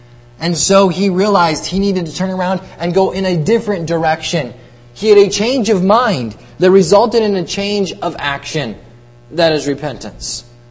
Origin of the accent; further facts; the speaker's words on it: Marshalltown, Iowa, United States; I grew up in Marshalltown, Iowa, in the church there